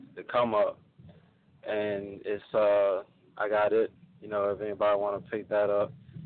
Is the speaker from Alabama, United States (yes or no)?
yes; Montgomery, Alabama, United States; from Montgomery.